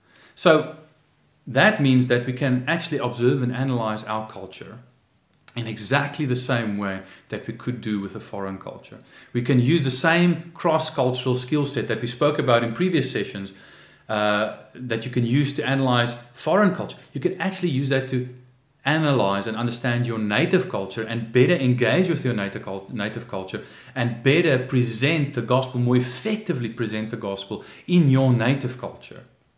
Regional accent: South Africa; even though I'm a South African citizen

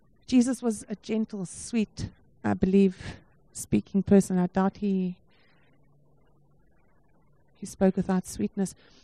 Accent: Johannesburg, Gauteng, South Africa; I'm from Joburg, you know.

